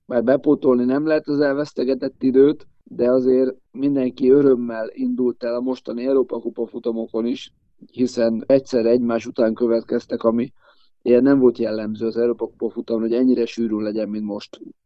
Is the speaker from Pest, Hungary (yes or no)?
yes; Százhalombatta, Pest, Hungary; szülővárosomban, Szászalombattán